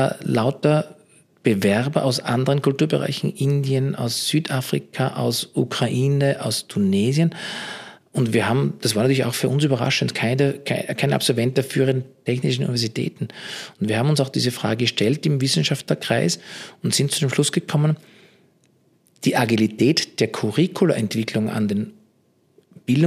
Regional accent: Austria; ich bin Österreicher

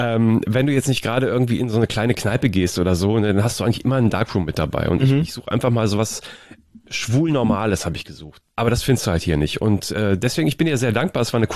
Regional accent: Cologne, North Rhine-Westphalia, Germany; Das Einzige als Kölner, ich habe Karnevalsschminke.

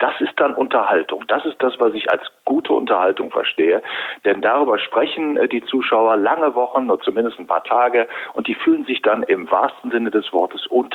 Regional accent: Wuppertal, North Rhine-Westphalia, Germany; Ich komme aus der bergischen Metropole Wuppertal

